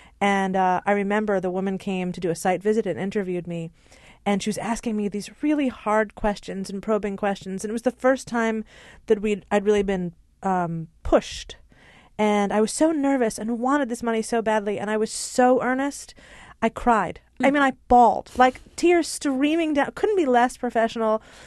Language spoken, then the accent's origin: English; Hartford, Connecticut, United States; I'm not a New York kid or socialite. I'm from Hartford, Connecticut. I don't have family here.